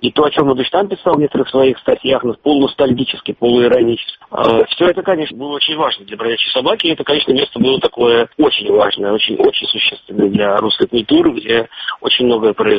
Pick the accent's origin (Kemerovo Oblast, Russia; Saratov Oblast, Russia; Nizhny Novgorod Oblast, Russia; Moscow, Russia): Moscow, Russia; я хуже Питера знаю, потому что я москвич